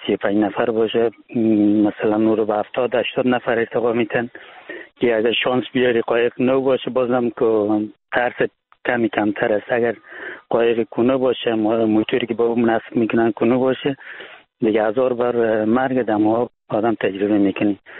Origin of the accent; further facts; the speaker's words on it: Afghanistan; now in France; مسیرهای که ما از افغانستان طی کردیم، ما آمدیم از مرز پاکستان و ایران و تو ترکیه.